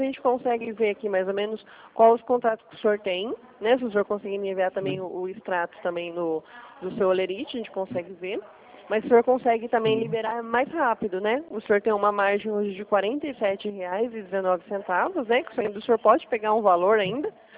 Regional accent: Presidente Prudente, São Paulo, Brazil; Eu sou aqui de Presidente Prudente, estado de São Paulo.

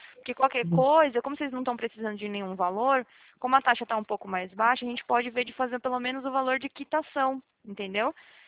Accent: Atibaia, São Paulo, Brazil; Eu sou daqui de Atibaia

